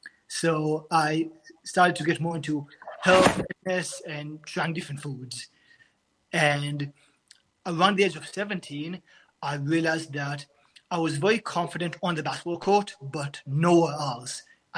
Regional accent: Israel; now in China; I'm from Israel. When I was six, my family and I moved to China, and this was in 2004

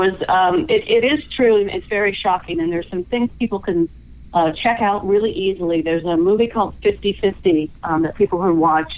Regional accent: California, United States; also born or lived in Wheeling, West Virginia; Most of my life I grew up in Southern California. I was technically born in Wheeling West, by God, Virginia.

